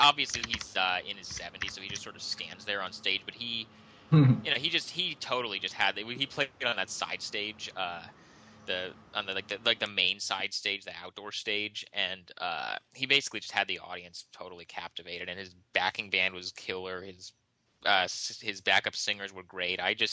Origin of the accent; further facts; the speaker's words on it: Portland, Oregon, United States; I'm being from Portland